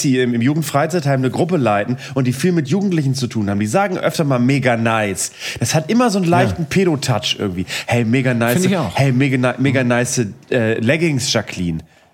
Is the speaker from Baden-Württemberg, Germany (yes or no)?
no; Bremen, Germany; born there; Als gebürtiger Bremer und verheirateter Familienvater, Mitte 30